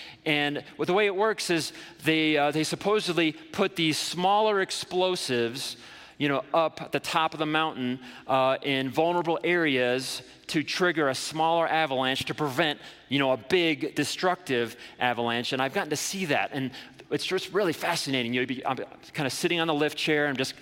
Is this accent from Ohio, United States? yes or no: yes; Ohio, United States; moved away as an adult; I moved out here from Ohio. I'm a Flatlander by birth, and my dream was to come to the mountains, get a job.